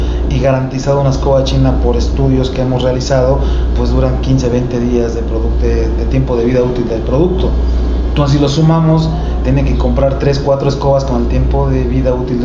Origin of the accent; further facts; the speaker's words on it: Mexico; somos mexicanos, lo podemos hacer y hacemos productos confiables.